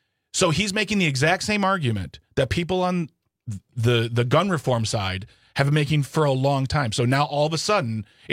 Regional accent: United States; just frustrating for me as an American.

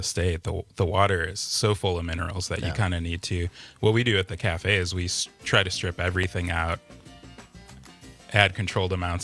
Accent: Milwaukee, Wisconsin, United States; I grew up in Milwaukee and we get pretty good tap water. It's sourced from Lake Michigan.

